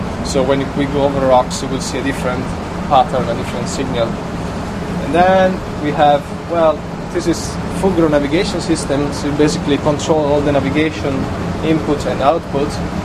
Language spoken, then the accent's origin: English; Italy; English is a second language; now in Ireland; I'm from Italy, and I was working as a hydrographer before.